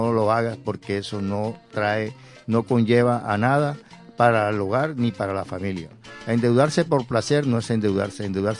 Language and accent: Spanish; Barranquilla, Atlántico, Colombia; Entonces nosotros tenemos, como buenos barranquilleros, ser equilibrados al momento de desbordarnos en los gastos